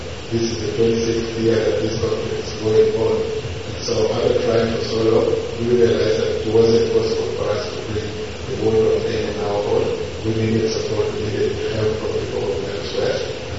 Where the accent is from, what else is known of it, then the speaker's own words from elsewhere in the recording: Northern Region, Uganda; I was born in the Northern Uganda, grew up my entire time in the Northern Uganda, and I was about 4 years old